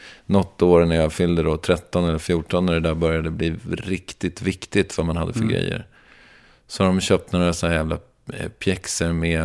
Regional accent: Sweden; Alltså, du vet, jag kommer från Mellansverige också, så det var inte så långa banor.

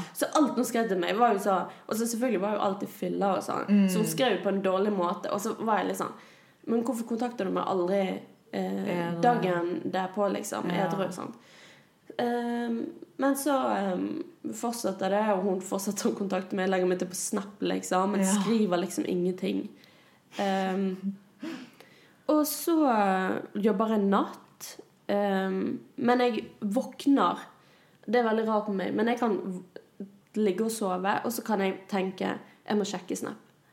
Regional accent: Sotra, Vestland, Norway; Han er jo fra Sotra. Ja, der jeg er fra.

